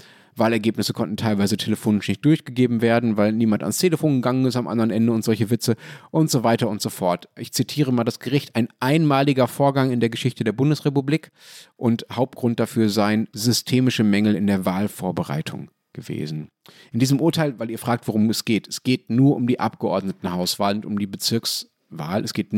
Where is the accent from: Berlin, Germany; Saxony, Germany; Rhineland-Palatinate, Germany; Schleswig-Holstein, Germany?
Berlin, Germany; Das ist als Berliner natürlich irgendwie bitter, klar.